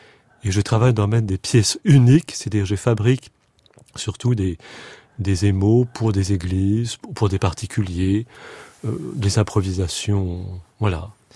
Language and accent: French; Rome, Lazio, Italy; born there; je suis né à Rome et de père d'origine italienne et biologiste. Et d'une mère bretonne, du Morbihan.